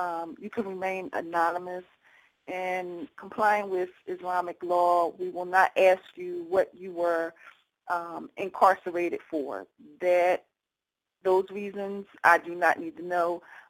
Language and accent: English; Philadelphia, Pennsylvania, United States; I grew up in West Philadelphia, South Philadelphia